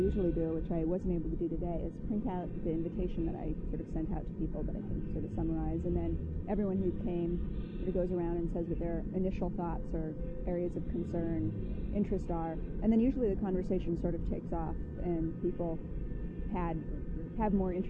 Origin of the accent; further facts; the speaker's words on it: Los Angeles, California, United States; And she lives in California. I grew up in California. Los Angeles. So it's as if I never left.